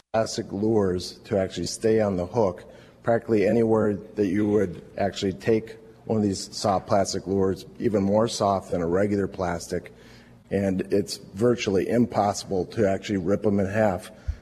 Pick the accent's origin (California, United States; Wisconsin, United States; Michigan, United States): Wisconsin, United States; Madison; so I'm from Madison originally.